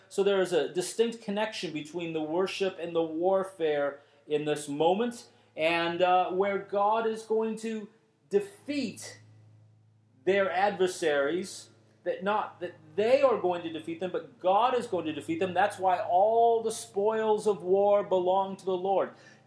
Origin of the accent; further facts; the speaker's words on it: United States; I am an American, born and raised. I am a 21st century Western Christian with all of the ideals, concepts, philosophies that go with that.